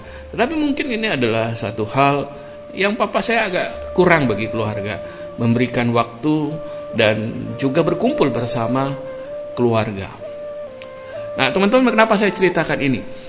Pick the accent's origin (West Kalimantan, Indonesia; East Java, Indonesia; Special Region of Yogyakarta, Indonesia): West Kalimantan, Indonesia; Pontianak; saya lahir dari saya berasal dari Pontianak. Kalau teman-teman tahu, Pontianak itu satu kota di mana cukup banyak orang keturunan Tionghoa dan budaya Tionghoa cukup kental di Pontianak.